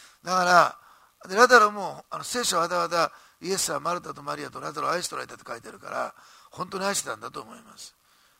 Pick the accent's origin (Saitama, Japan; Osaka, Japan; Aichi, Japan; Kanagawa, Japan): Osaka, Japan; born there; で、私は大阪生まれで